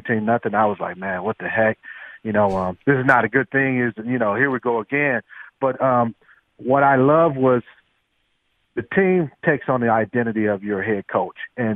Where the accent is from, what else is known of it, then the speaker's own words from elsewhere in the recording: Cleveland, Ohio, United States; I'm from Cleveland. I know all about the history of the Browns.